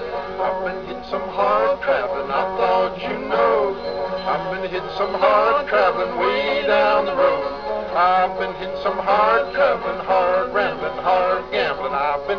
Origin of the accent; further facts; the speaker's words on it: Okemah, Oklahoma, United States; born there; Well, I was born in Okemah, Old Fuskey County, Oklahoma, in 1912, the year that Woodrow Wilson was nominated for president.